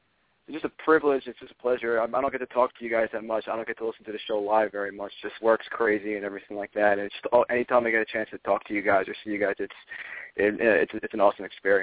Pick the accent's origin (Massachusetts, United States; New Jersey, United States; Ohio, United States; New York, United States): New York, United States; Yeah, I'm from Nassau County originally.